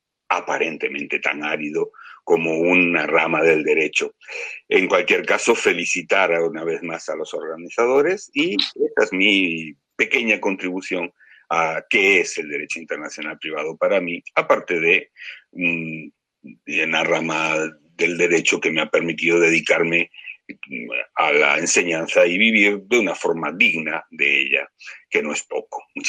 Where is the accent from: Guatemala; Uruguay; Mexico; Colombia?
Uruguay; born there; yo nací en Uruguay, hijo de padres y madres españoles